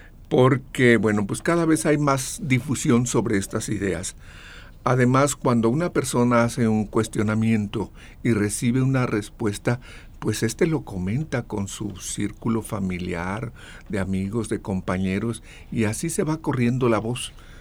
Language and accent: Spanish; Mexico; como mexicanos, como que somos un poco reservados en relación a eso